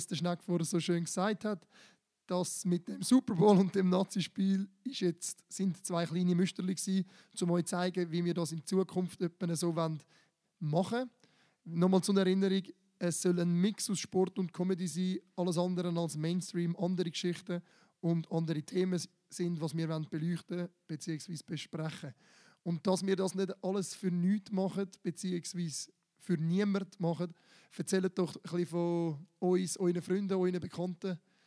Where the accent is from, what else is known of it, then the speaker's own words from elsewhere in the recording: Switzerland; dann müssen wir uns nicht schämen, als Schweizer im Zug umeinander zu laufen